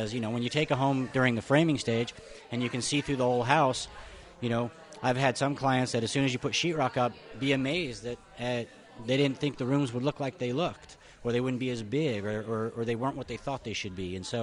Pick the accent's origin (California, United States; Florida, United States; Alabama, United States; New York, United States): California, United States; Well, originally I'm from California, and I've traveled all over the world, so I have a global experience.